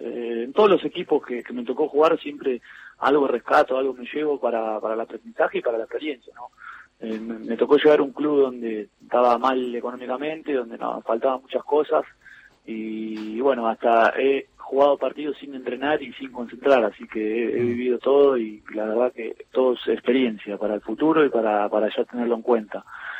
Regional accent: Vicente López, Buenos Aires Province, Argentina; Yo soy acá de Vicente López

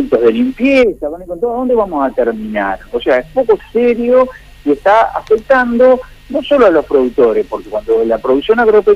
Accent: Argentina; me parece que estamos un poquito errados los argentinos.

